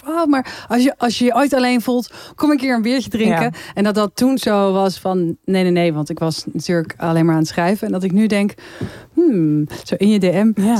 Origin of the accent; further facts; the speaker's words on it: Netherlands; Ik zei, ja, ik kom uit Nederland, daar woon ik.